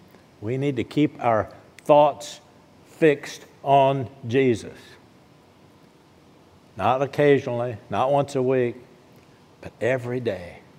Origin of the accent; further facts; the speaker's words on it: Oklahoma, United States; I grew up in Oklahoma, and country music's big in Oklahoma.